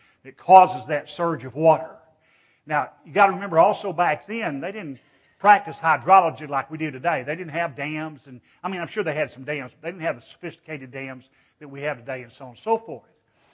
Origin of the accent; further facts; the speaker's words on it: Vernon, Texas, United States; Now, I grew up around Vernon, as you know, and the Red River was right off to the end of us there.